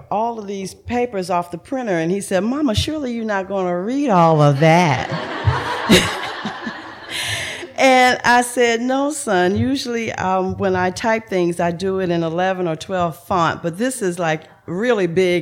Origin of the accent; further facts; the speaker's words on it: Richmond, Virginia, United States; now in Maryland, United States; Wade actually, I hail from Richmond, Virginia.